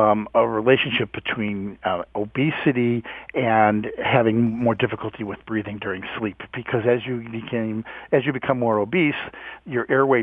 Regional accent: Houston, Texas, United States; I am from Houston.

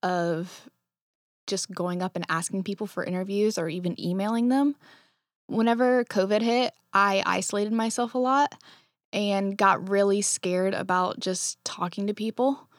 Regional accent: Lucasville, Ohio, United States; I am from Lucasville, technically, but it's pretty much Memphord.

